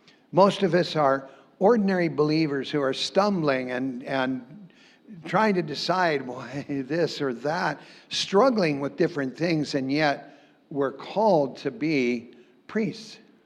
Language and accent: English; Montana, United States; also born or lived in Minneapolis; And I was born in St. Mary's Hospital. And we didn't live there very long. My dad hated the city, so he moved out to Montana. And there are no cities in Montana.